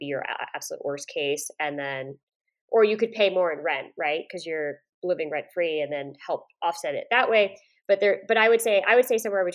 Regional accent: Woodstock, New York, United States; Oh, you are? I'm from Woodstock originally.

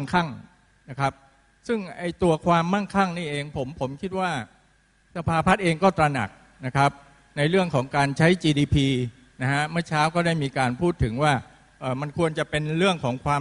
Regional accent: Southern Thailand, Thailand; ผมมาจากภาคใต้นะฮะเรามีความมั่นคงเรามีความยั่งยืนอยู่แล้วนะฮะ

